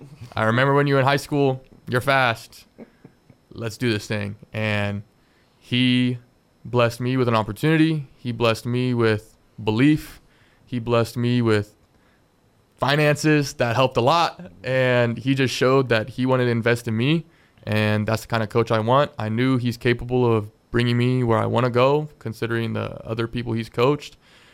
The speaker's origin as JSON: {"language": "English", "country": "Philippines", "said": "In terms of another favorite athlete, as a Filipino, I gotta say Manny Pacquiao."}